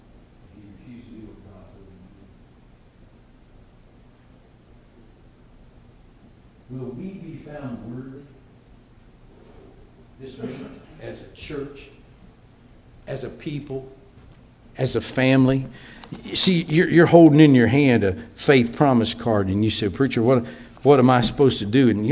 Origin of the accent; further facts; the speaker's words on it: West Virginia, United States; There was a man that I grew up around in West Virginia.